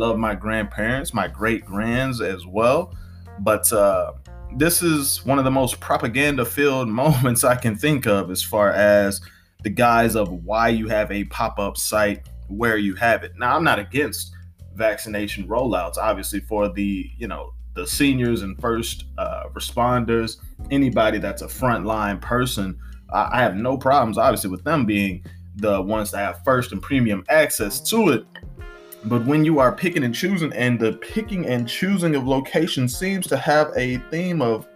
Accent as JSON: {"language": "English", "region": "Louisiana", "country": "United States", "tie": "born or raised there", "said": "Louisiana, John Kennedy. That's my home state, man."}